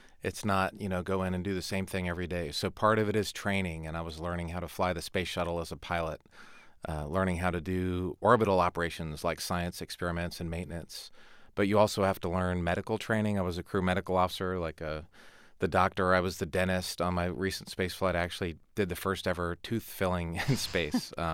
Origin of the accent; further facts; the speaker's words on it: Texas, United States; I'm a Texan, and I had to travel all the way to New York City to do this interview back in Texas.